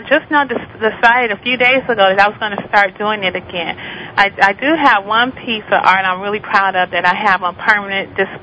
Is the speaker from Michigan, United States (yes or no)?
yes; Flint, Michigan, United States; born there; I was born in Flint, Michigan.